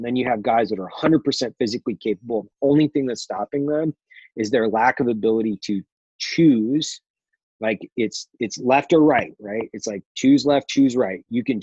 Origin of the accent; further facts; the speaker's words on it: Idaho, United States; I grew up in Idaho. I grew up running rivers in, you know, high school and college in my kayak.